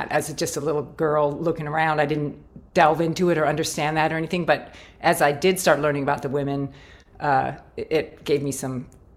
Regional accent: Boulder, Colorado, United States; I grew up in Boulder, Colorado.

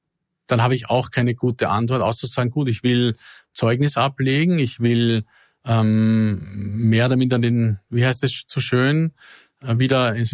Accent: Vienna, Austria; ich habe mit meiner Heimatstadt Wien wahrscheinlich genau das Gegenteil.

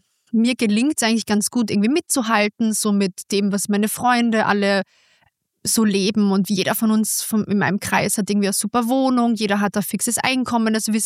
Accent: Carinthia, Austria; now in Vienna, Austria; Also ich komme aus einer Familie aus Kärnten. Ich habe aber komplett polnische Wurzeln und ich bin ganz normal aufgewachsen in Kärnten.

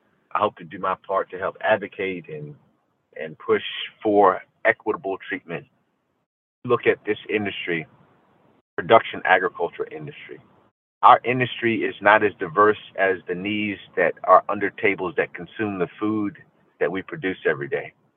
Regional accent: Reedville, Virginia, United States; My hometown of Reedville, Virginia, is the last commercial fishing village on the whole East Coast between Florida and Maine.

